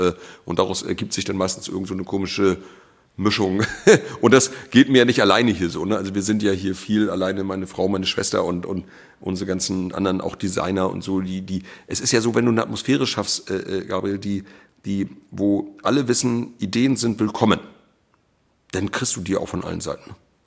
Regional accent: Schleswig-Holstein, Germany; ich bin ja gebürtiger Schleswig-Holsteiner und bin aber ja jetzt inzwischen also viel mehr Jahre meines Lebens hier in Meck-Pommern

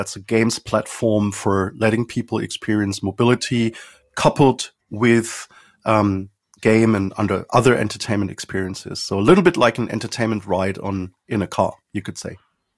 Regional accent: Sindelfingen, Baden-Württemberg, Germany; I grew up in Sindelfingen, nearby Stuttgart, one of the key plants for Mercedes-Benz, for Daimler.

